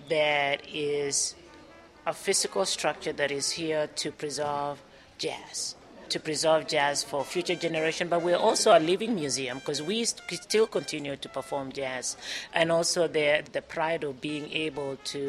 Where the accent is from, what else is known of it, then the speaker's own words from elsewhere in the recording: Kenya; now in Kansas City, United States; No, I grew up in Kenya, in East Africa.